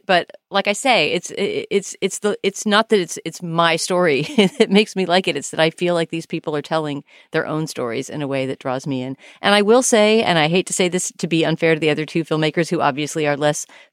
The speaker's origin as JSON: {"language": "English", "town": "San Antonio", "region": "Texas", "country": "United States", "said": "because I'm from San Antonio, which is a bit closer to the border, but not right on it."}